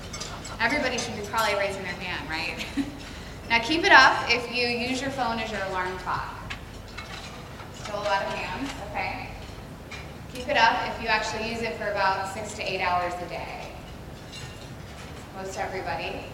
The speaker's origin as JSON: {"language": "English", "town": "Winter Park", "region": "Florida", "country": "United States", "tie": "born or raised there", "said": "So I am from Winter Park, Florida, right outside of Orlando. Grew up about 2 hours from here, and I spent pretty much every summer right here on St. Pete Beach."}